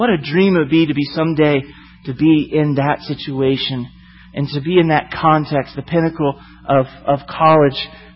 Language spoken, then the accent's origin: English; Florida, United States; Because I was from Florida and I liked the Gators.